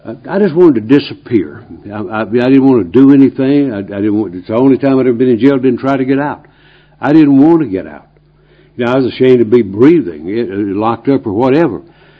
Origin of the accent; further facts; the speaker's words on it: North Carolina, United States; They couldn't afford a trip to Michigan, where I was from North Carolina.